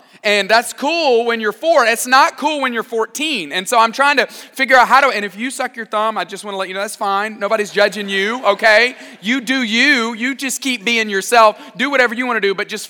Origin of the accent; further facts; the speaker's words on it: Tuscaloosa, Alabama, United States; I grew up in Tuscaloosa, Alabama. They play football there, and that is about all we do in Tuscaloosa.